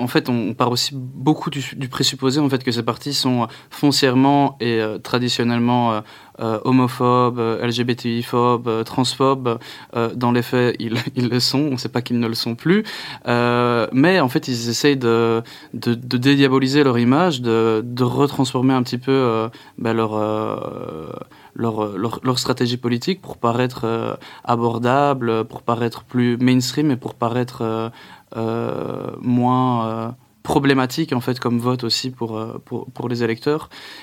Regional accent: Belgium; ou aussi chez nous, en Flandre principalement, sachant qu'en Wallonie

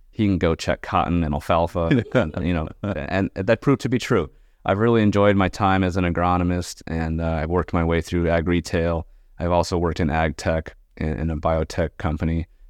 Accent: New Mexico, United States; So they left Michigan and ended up in New Mexico. And that's my home state. However, where I'm from, it's about 7,000 feet elevation. So it's very dry.

